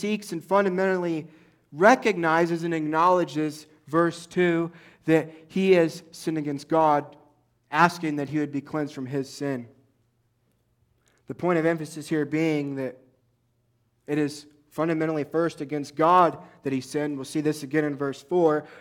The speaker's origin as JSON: {"language": "English", "region": "Indiana", "country": "United States", "also_born_or_lived": "Los Angeles", "said": "when I lived out in Los Angeles, my friends and I were driving home from a dinner, and I'm from Indiana."}